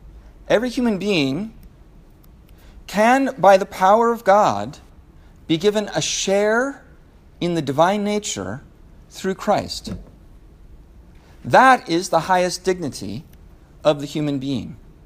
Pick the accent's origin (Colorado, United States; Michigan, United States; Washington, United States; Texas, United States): Washington, United States; Seattle; I'm from Seattle. I'm very happy that we have a winning football team.